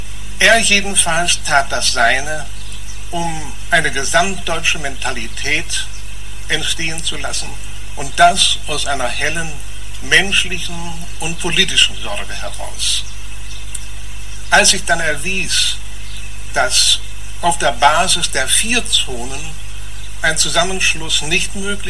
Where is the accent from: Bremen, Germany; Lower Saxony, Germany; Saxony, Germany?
Bremen, Germany; wenn wir uns als Bremer fragen